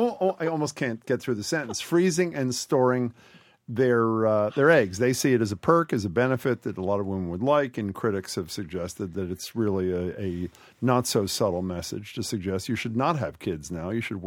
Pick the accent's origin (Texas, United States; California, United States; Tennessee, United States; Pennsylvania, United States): Pennsylvania, United States; Philadelphia; And you're calling from Philly, my hometown.